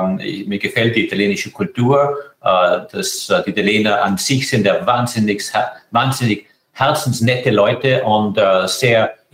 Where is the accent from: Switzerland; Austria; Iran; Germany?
Austria; now in Italy; Natürlich, ich komme aus Österreich. Österreich sind meine Wurzeln.